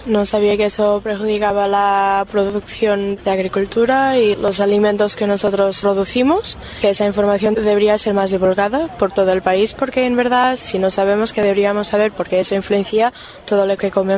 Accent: Portugal; Spanish is a second language; Yo soy de Portugal

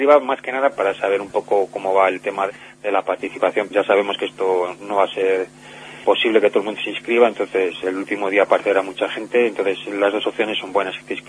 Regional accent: Spain; es una vergüenza como españoles que haya sucedido una cosa como esa

